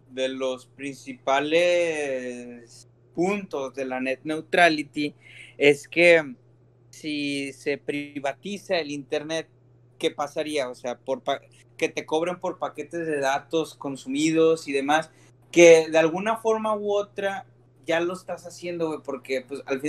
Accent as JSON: {"language": "Spanish", "country": "Mexico", "said": "es como valientes mexicanos, es una batalla que nos toca"}